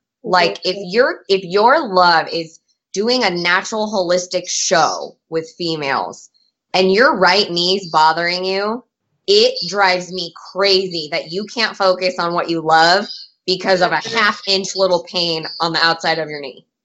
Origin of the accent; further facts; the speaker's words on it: Lompoc, California, United States; One time I was visiting my hometown, it's called Lompoc, California, super small, tiny town.